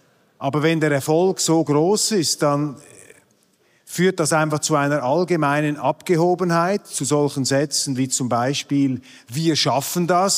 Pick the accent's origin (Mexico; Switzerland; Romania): Switzerland; sind wir Schweizer hilfsbereit, oder?